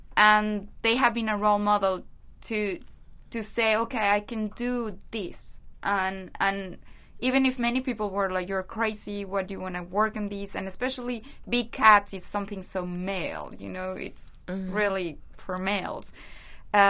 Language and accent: English; Mexico; English is a second language; I come from Mexico, and I think in that sense